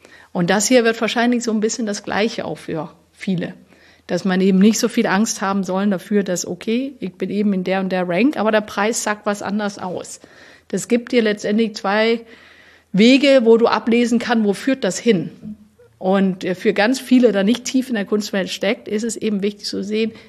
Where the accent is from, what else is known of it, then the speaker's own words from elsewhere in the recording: Denmark; dass ich komme aus Dänemark und so weiter und so fort.